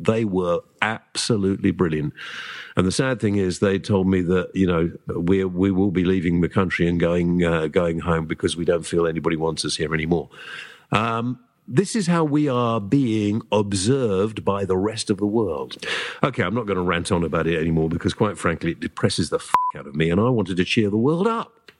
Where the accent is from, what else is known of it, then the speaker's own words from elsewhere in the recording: United Kingdom; we're British